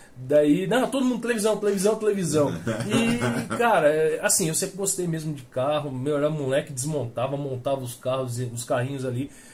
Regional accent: Apucarana, Paraná, Brazil; born there; Eu, na verdade, sou nascido em Apucarana.

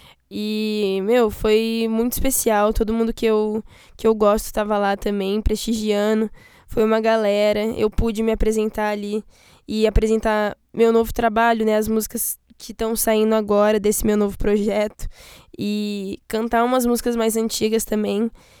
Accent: Londrina, Paraná, Brazil; born there; em Londrina, que é minha cidade residente, né, e onde eu nasci

